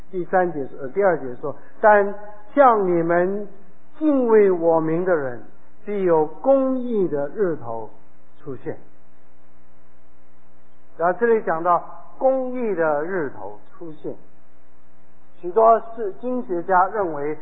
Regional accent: China; 我们中国人说善有善报，恶有恶报，若是不报时候未到。

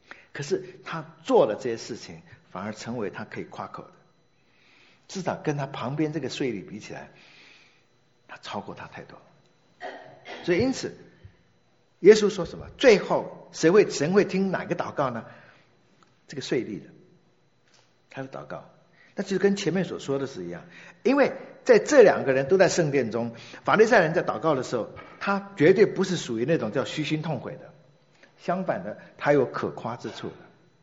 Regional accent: China; 我们中国人叫这种人叫汉奸，这种人叫做犹奸，对不对？

